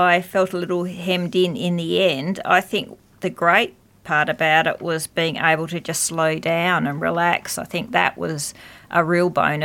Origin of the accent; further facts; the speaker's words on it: Boyup Brook, Western Australia, Australia; I grew up in Boyup Brook, which is a small town not too far from here on the other side of Collie, a little bit smaller than Harvey. I'm first generation Australian. My dad was Lithuanian and my mum is Croatian descent.